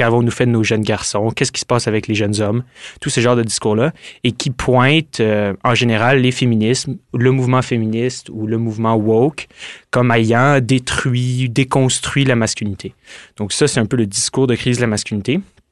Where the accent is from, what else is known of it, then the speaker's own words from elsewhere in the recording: Montreal, Quebec, Canada; Je viens de Montréal